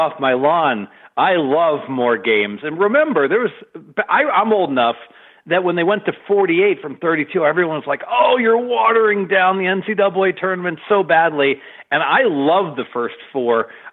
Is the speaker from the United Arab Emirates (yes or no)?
no; Dayton, Ohio, United States; I know the arena well because I grew up in Dayton.